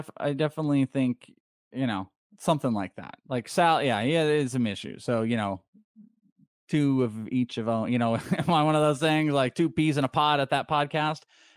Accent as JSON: {"language": "English", "region": "Wales", "country": "United Kingdom", "said": "oh, I'm actually part of … I'm Welsh."}